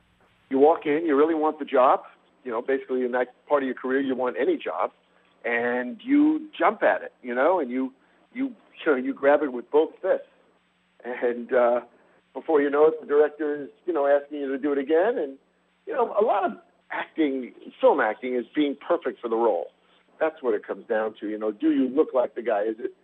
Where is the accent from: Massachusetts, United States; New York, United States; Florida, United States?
New York, United States; Long Island; I grew up in Long Island, so I took a shot, and boom, there I was.